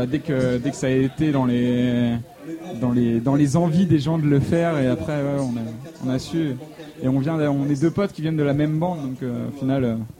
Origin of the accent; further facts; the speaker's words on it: La Pommeraye, Pays de la Loire, France; Alors, il s'avère que moi, je viens de la Pommeraye.